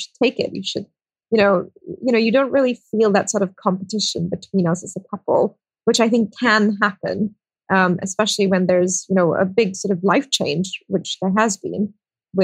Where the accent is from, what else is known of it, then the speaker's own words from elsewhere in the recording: Singapore; also born or lived in India; So I'm from India and I grew up in Singapore.